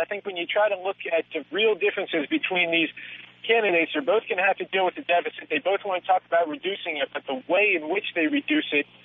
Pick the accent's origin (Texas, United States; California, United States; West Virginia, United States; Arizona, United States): West Virginia, United States; I come from West Virginia, so I'm familiar with the coal industry.